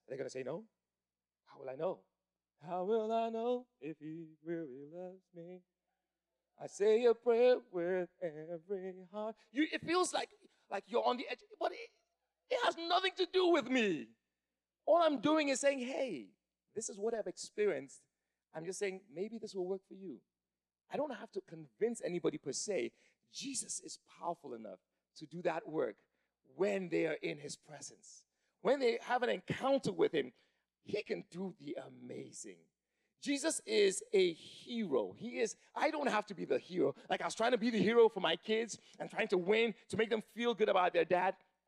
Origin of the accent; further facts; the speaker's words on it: Nigeria; I was born in Nigeria. Lived in Nigeria.